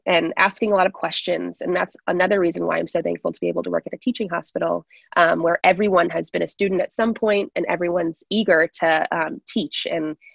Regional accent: Virginia, United States; I'm actually from Virginia originally, and I studied crop and soil sciences.

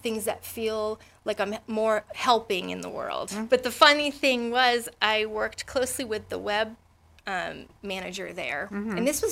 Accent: Rhode Island, United States; now in Connecticut, United States; I was new to Connecticut. I'm from Rhode Island.

